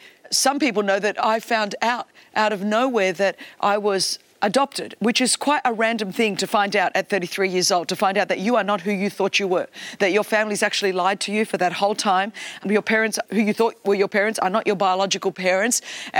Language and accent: English; Australia; I mean, I'm Greek Australian.